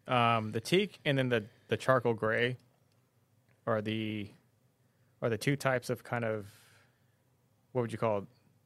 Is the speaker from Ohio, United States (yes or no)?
no; Arizona, United States; Well, I'm from Arizona, and I'm from the hot parts of Arizona, not like the hottest of the hot.